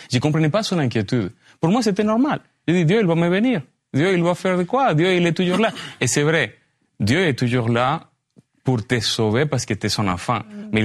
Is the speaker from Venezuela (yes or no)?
yes; Venezuela; French is a second language; ma femme, elle vient de Moldavie, moi, je viens du Venezuela.